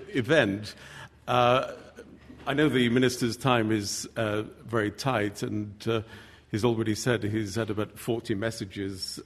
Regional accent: Yorkshire and the Humber, United Kingdom; Remember, I'm from Yorkshire. We don't do generosity.

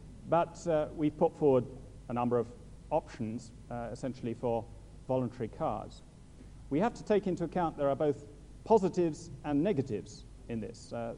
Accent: England, United Kingdom; As an English person, I just thought that we don't have to prove that.

